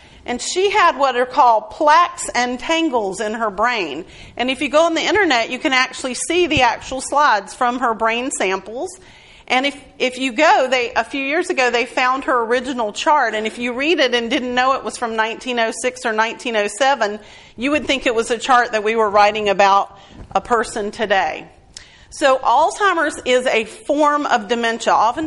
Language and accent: English; Durham, North Carolina, United States; So I'm from Durham. That makes me the expert.